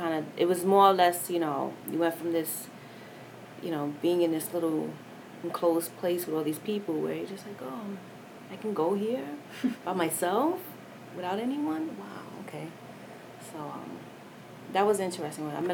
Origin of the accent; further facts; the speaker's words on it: New York, United States; I'm from New York. I can handle it.